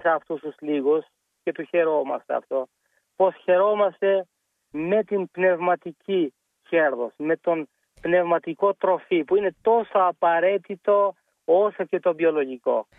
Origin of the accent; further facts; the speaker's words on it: Albania; now in Greece; Εγώ ήρθα στην Ελλάδα το 1991. Έφυγα από την Αλβανία γιατί δεν μου αρέσει να χρησιμοποιήσω λέξεις μετανάστευση, γιατί δεν υπήρχε μετανάστευση.